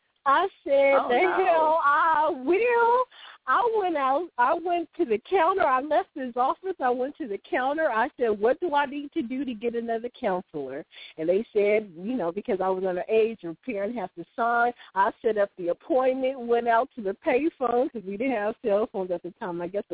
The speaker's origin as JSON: {"language": "English", "region": "California", "country": "United States", "said": "And, again, I'm from California, and it seems like all school systems are different."}